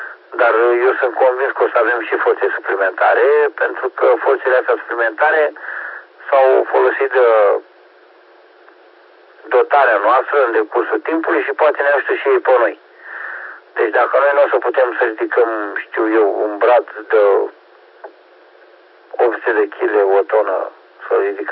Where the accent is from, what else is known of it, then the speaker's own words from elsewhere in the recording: Romania; Suntem de calitate, că suntem români toți și eu iubesc România și nația română